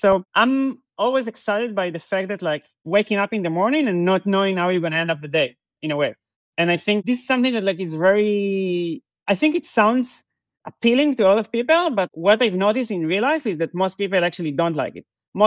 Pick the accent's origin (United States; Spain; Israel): Israel; English is a second language; I think growing up in Israel